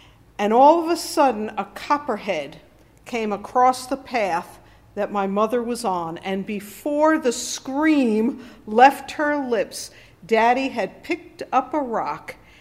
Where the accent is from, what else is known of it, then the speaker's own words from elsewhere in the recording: New York City, New York, United States; I was very happy that we were raised in New York City because there weren't any poisonous snakes in New York City.